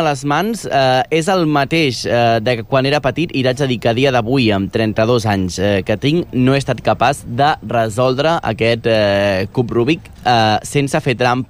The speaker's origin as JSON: {"language": "Catalan", "town": "Premià de Mar", "region": "Catalonia", "country": "Spain", "said": "a Premià de Mar, que és d'on soc jo"}